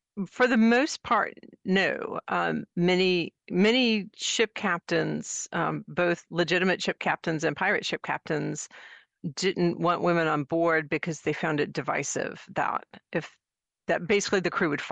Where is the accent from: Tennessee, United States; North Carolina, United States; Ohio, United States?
North Carolina, United States; I grew up in North Carolina in the 70s and 80s when they were still getting around to integrating schools.